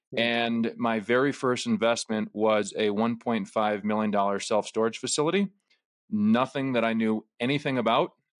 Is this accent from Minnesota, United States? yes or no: yes; Rochester, Minnesota, United States; So I moved back to my hometown of Rochester, Minnesota, became a licensed real estate agent